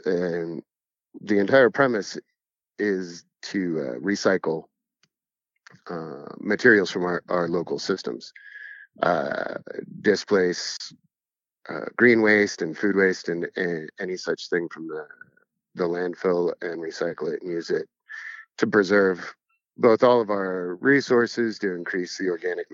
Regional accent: New Mexico, United States; also born or lived in New York / Los Angeles / Portland / Arizona; I grew up here in New Mexico, and then I took a 20-year hiatus to New York and Los Angeles, Portland, Arizona.

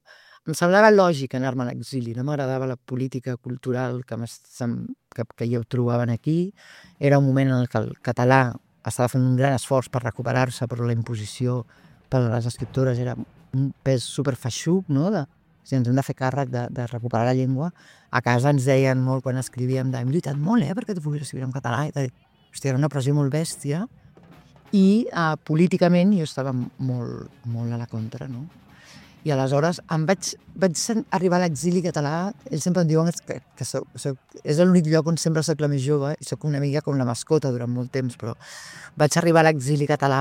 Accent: Catalonia, Spain; I perquè com a catalana tinc dret a triar identitat

